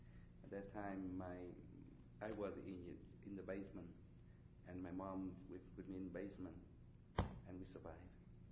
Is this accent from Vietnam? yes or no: yes; Quang Tri, Vietnam; English is a second language; And when I come back to my hometown, Quang Tri, I apply for a job as translator